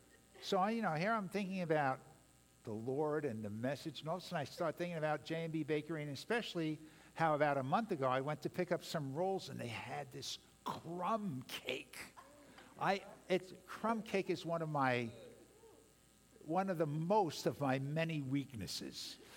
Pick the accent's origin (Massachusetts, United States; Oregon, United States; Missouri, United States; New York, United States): New York, United States; Brooklyn; Because when I grew up in Brooklyn, if you asked somebody that question, who are you looking at?